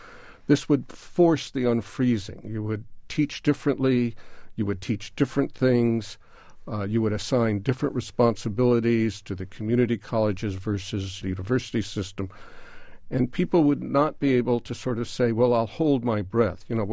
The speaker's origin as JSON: {"language": "English", "region": "California", "country": "United States", "said": "Well, you don't know this. I'm actually a Californian."}